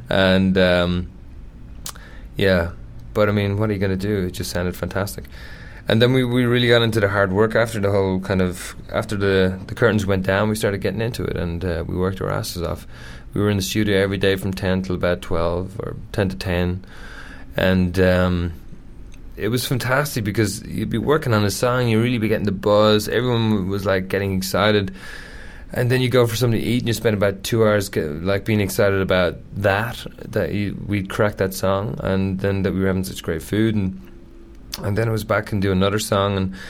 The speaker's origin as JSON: {"language": "English", "country": "Ireland", "said": "I come from Ireland, so you expect to get up at least one morning where you go, it's raining."}